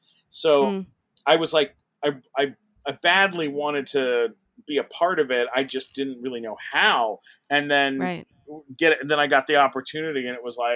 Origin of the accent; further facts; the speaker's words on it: San Diego, California, United States; you know, as a little kid, you know, growing, I grew up in San Diego.